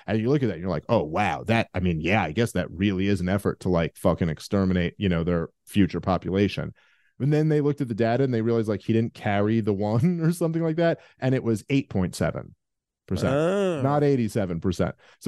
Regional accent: United States; I always feel like the most important priority as an American is that my country is free first.

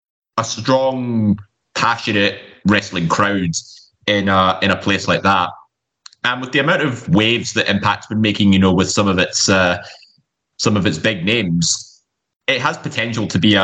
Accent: Glasgow, Scotland, United Kingdom; Yeah, but I think in Glasgow, for just if we're talking, you know, because we're both Glaswegian.

